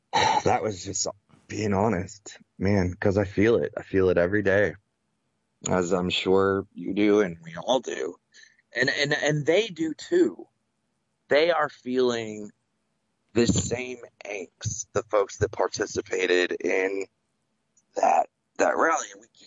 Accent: Virginia, United States; I come from the Shenandoah Valley, and I have people that I love and respect and grew up

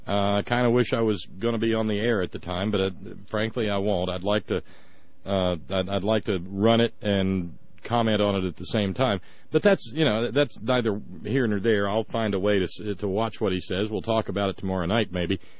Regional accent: the South, United States; you know, I'm a Southerner too, so I know from accents

